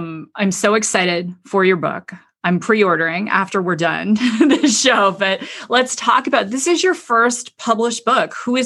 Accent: Canada; I'm originally Canadian.

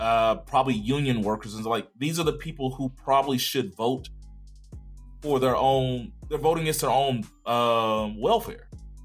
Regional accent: Texas, United States; when we went to Egypt and they found out I was from Texas

